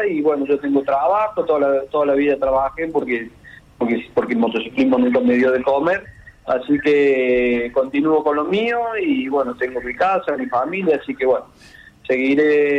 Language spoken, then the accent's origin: Spanish; Argentina; soy el único argentino en sumar puntos en la categoría 600